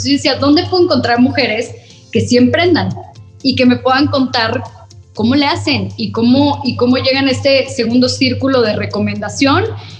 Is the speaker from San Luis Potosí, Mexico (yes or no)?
yes; San Luis Potosí, Mexico; nosotros somos de México, mis papás son de México, de la Ciudad de México, luego se van a vivir a San Luis Potosí y ahí crecimos mis hermanas y yo, pero definitivamente yo siempre me consideré una mujer de ciudad, me encantan las ciudades grandes